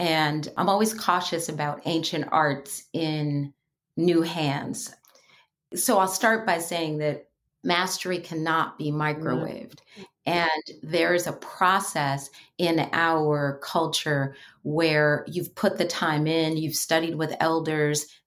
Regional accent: New York City, New York, United States; including growing up in New York City

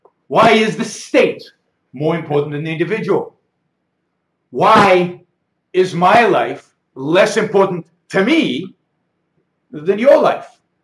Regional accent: Israel; English is a second language; I grew up, as I think many of you know, I grew up in Israel.

